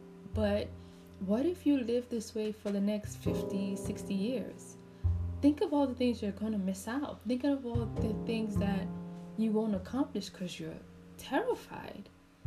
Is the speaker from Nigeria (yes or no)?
yes; Nigeria; accent: Nigerian; I was afraid my Nigerian accent was going to come out like, eh?